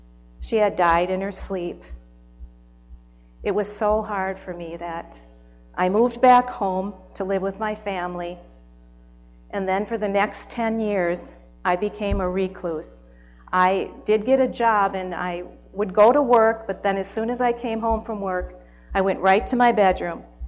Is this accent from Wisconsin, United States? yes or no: yes; Stevens Point, Wisconsin, United States; I was born and I was raised in Stevens Point, Wisconsin, and my parents were Catholic.